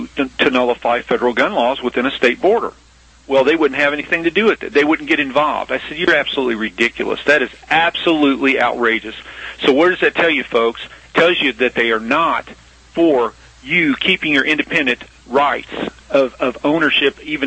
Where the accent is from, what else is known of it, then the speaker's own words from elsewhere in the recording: Missouri, United States; So the deal is, you know, I told you that I'm from Missouri.